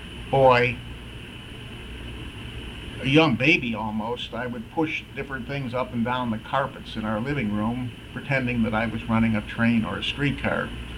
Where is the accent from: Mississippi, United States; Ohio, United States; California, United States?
Ohio, United States; Cleveland; moved away as an adult; I was born in Cleveland, Ohio on December the 6th, 1923. And lived in the Cleveland area until the early 1960s. I attended schools in Cleveland Heights, Ohio, elementary, junior high, senior high